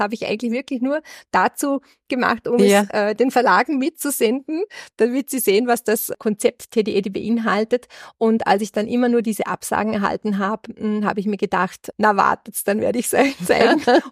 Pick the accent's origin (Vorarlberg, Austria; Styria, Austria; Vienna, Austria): Vorarlberg, Austria; Lustenau; ich komme aus Lustenau, ich bin Kinderbuchautorin und Kinderliedermacherin.